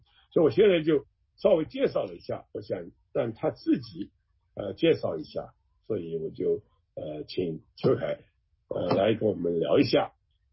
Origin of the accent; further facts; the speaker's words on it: United States; 但是我们是美国人，我们要跟美国人一样的，同样的有权利，同样的优待，同样的有话讲